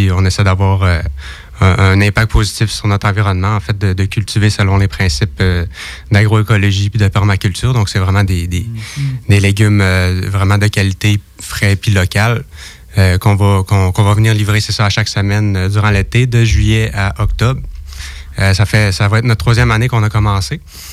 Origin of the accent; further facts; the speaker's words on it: Mashteuiatsh, Quebec, Canada; Moi, j'ai grandi ici, à Mashtoyach.